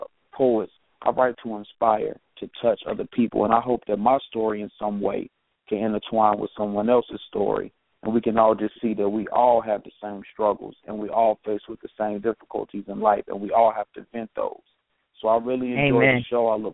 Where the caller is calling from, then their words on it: Cincinnati, Ohio, United States; Yeah, you speaking to … … from up here in Cincinnati.